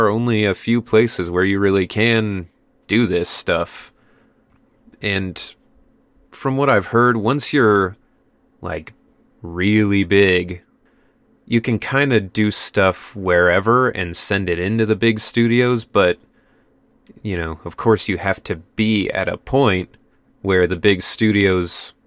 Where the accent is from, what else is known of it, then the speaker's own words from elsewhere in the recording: Midwest, United States; We grew up in the Midwest, where most of your cousins live within like a couple hours of you.